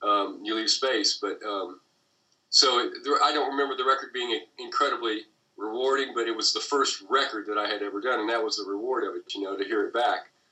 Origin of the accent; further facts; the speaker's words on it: Portsmouth, Ohio, United States; also born or lived in Huntington, West Virginia; So I grew up in Portsmouth, Ohio, in Huntington, West Virginia, so it would have been one of those two areas.